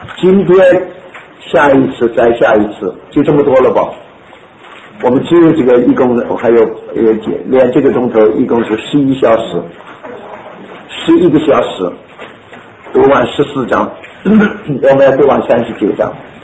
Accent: China; 这个他们美国人瞧像我们中国人这样的欣赏 English， 因为我们读英文好像读中文一样。

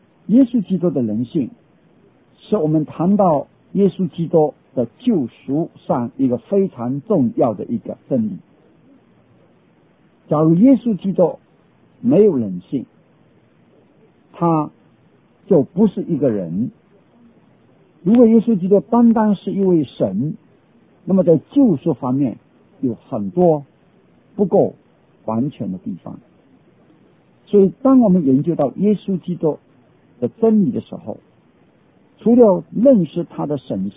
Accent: China; 中东的人跟我们中国人几乎一样，都有家谱。

